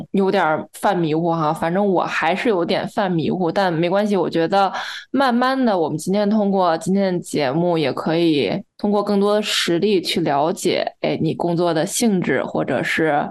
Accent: China; 可能身为中国人我还是会有点小小嫉妒呢

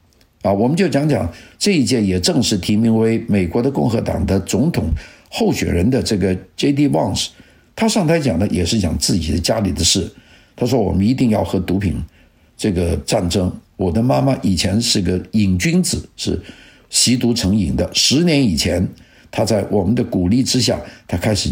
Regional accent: Guangdong, China; 我们广东人叫二五仔就是这个脚踏两个船

